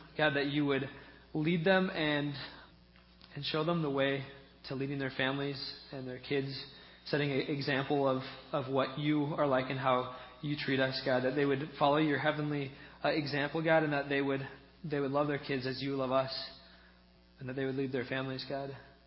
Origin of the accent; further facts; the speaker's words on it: Spokane, Washington, United States; I'm from Spokane, Washington. So this is completely new to me. I've never seen tornado warnings.